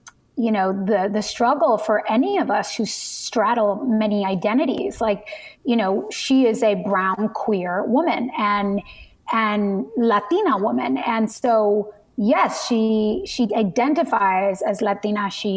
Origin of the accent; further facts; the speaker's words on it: Canoga Park, California, United States; also born or lived in East LA; I mean, I was born in East LA. It's a song about it. And I was raised in like, for the first kind of half of my childhood in Canoga Park, which actually was a very brown minority community.